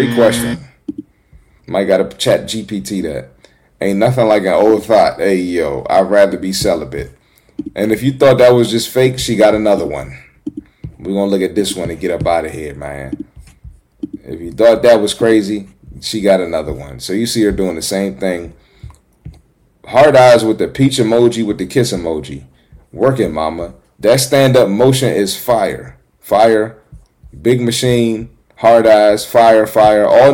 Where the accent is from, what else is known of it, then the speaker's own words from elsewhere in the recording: Jamaica; I'm Jamaican and I'm offended. Dance hall queens do not look like this.